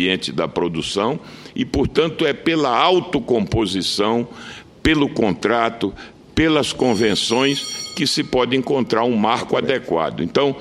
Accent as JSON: {"language": "Portuguese", "region": "Pernambuco", "country": "Brazil", "said": "Primeiro, como pernambucano, agradecendo esse comercial extraordinário que Vossa Excelência pôde fazer do meu Estado."}